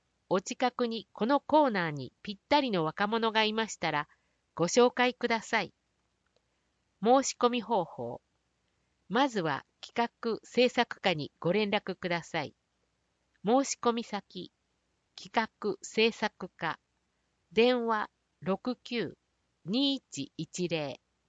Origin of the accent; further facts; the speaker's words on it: Kasaoka, Okayama, Japan; 生まれも育ちも笠岡で、笠岡が好きで今の職場を選びました。